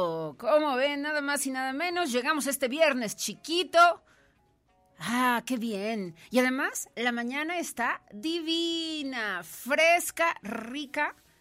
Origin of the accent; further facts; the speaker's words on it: Guadalajara, Jalisco, Mexico; now in San Luis Potosí, Mexico; El de mi tierra natal es una maravilla. En Guadalajara, pues hasta la canción dice, hueles a pura tierra mojada